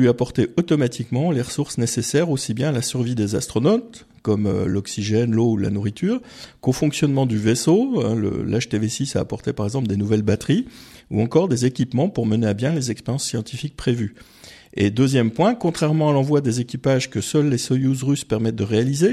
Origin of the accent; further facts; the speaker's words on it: Bourgogne-Franche-Comté, France; c'est une recette typique de ma Franche-Comté natale, hein. Je suis pas du Sud-Ouest.